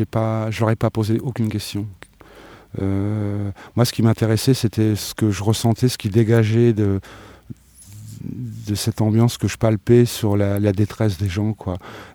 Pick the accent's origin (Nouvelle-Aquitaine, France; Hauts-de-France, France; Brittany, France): Hauts-de-France, France; j'habite Tourotte, c'est à 5 km d'ici, je suis du coin, je suis pas de Paris